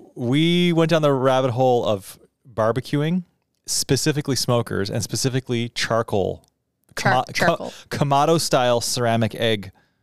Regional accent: Newfoundland and Labrador, Canada; Because we are from Newfoundland, and those are things that people say.

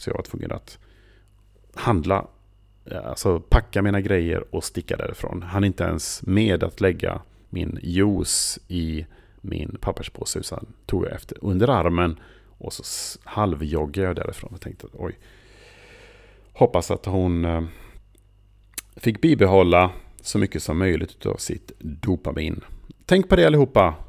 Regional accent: Sweden; och så hörde han på min accent att han kände igen det där. Han frågade, är du svensk?

